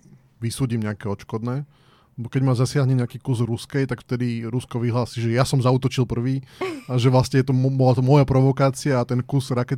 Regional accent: Považská Bystrica, Trenčín Region, Slovakia; My sme zo Zuzkou obidva z Považskej Bystrice.

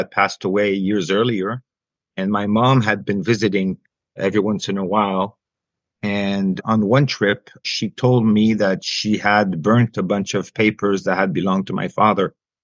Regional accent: Haiti; now in Canada; Haitian born and raised. I immigrated to Canada in 1990 from Haiti. I don't look very dark, I know, but both of my parents were born in Haiti, and so was I.

